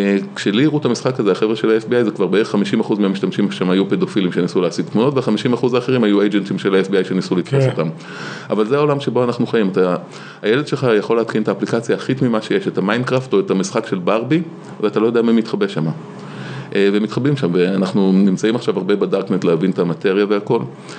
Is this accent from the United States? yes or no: yes; United States; אני אמריקאי גם.